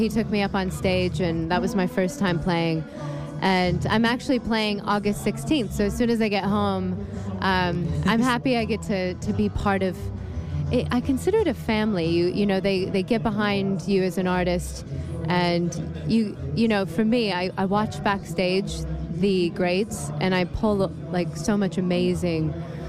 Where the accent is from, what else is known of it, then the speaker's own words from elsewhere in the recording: Iowa, United States; now in United Kingdom; And it reminds me of actually where I grew up. So I'm originally from Iowa.